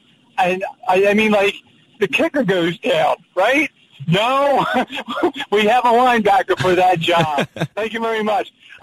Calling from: Brick, New Jersey, United States; I'm driving home from Brick, so it's like I need to stay awake

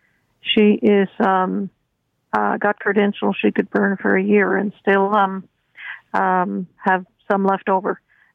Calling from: Toronto, Ontario, Canada

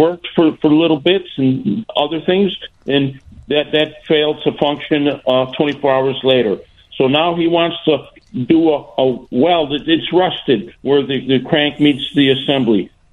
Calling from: Forest Park, Illinois, United States; Forest Park. What Oak Park.

